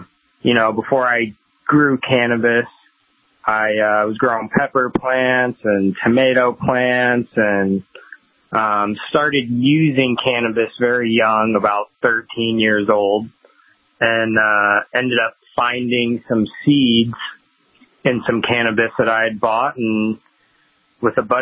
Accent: Gresham, Oregon, United States; born or raised there

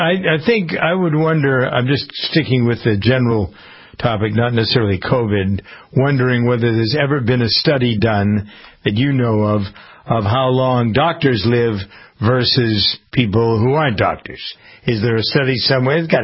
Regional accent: Framingham, Massachusetts, United States; I was just looking at an obit from a fellow who is a doctor in my hometown of Framingham who died at the age of 57 over this past weekend.

